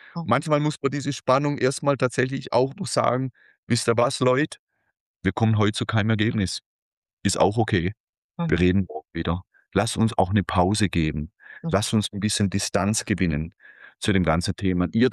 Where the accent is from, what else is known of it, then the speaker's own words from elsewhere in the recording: Baden-Württemberg, Germany; Und jetzt komme ich aus dem Landkreis Konstanz.